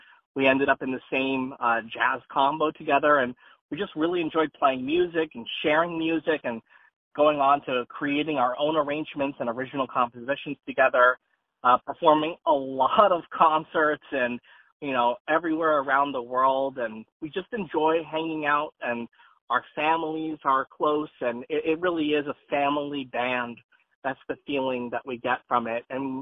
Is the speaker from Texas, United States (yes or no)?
no; Clearwater, Florida, United States; I am from Clearwater, Florida. So I'm the hometown boy in the band.